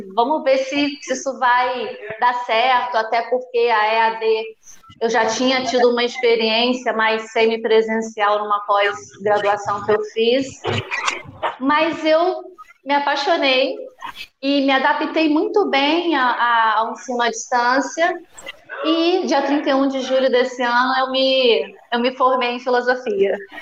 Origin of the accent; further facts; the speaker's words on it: Volta Redonda, Rio de Janeiro, Brazil; Eu sou de Volta Redonda